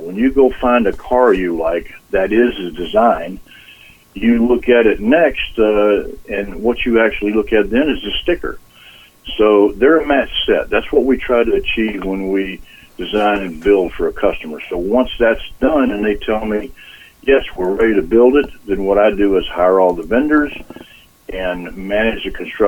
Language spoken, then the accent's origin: English; Florida, United States; also born or lived in Georgia; now in Chicago, United States; Well, obviously … I was born in Georgia, raised in Florida. I came up here into the Chicago area about 1968.